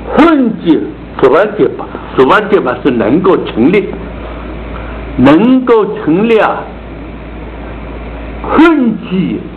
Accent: China; 我们中国人公孙龙白马非马呢胡闹了

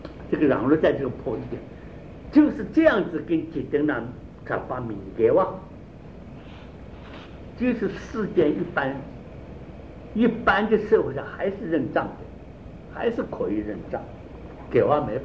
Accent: China; 我们中国人写文章讲究宾主，宾主也不分了，中国人讲话从来不考虑的

